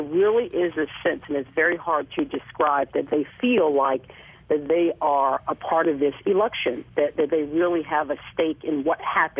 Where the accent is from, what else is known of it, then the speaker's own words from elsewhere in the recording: United States; now in New Zealand; I speak all the time here for the mere fact that I'm an American